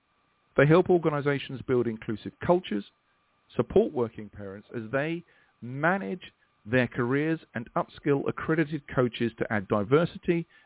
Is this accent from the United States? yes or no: no; United Kingdom; And being British, we're all very, very polite.